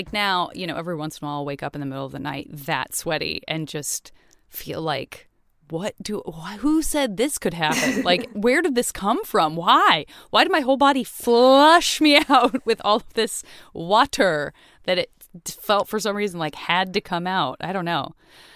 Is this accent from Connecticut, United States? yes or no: no; Tucson, Arizona, United States; In Tucson, yeah.